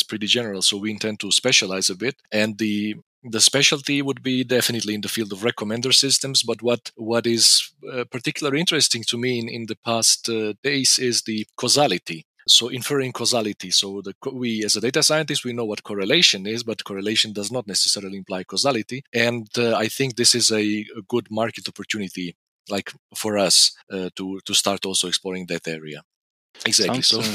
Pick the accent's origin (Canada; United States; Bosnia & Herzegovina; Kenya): Bosnia & Herzegovina; English is a second language; moved away as an adult; now in Germany; Originally, I come from Bosnia.